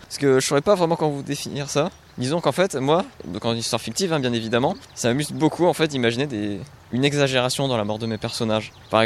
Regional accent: Sisteron, Provence-Alpes-Côte d'Azur, France; Oh bah je viens de Tisteron en fait, tout simplement. Je suis vraiment pas loin d'ici

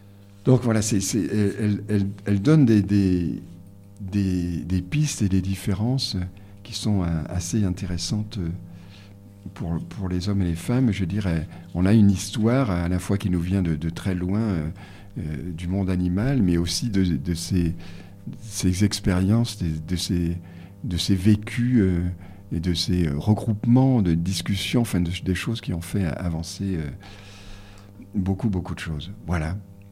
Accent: Provence-Alpes-Côte d'Azur, France; entre Toulon et puis chez nous dans le Très-Haut Var et les Basses-Alpes

